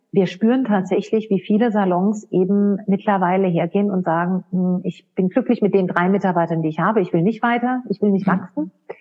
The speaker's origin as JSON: {"language": "German", "region": "Hesse", "country": "Germany", "said": "ich komme selbst aus dem Odenwald."}